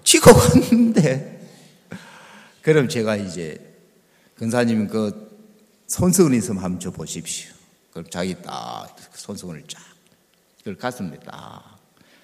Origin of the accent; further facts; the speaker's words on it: Hapcheon, South Gyeongsang, South Korea; 제 고향 후배예요. 합천. 아, 합천 이야기 했죠.